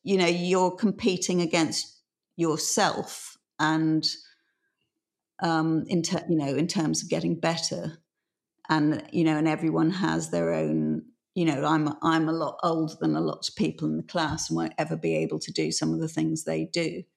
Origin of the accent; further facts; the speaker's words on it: Yongchun, Fujian, China; we're from Yongchun.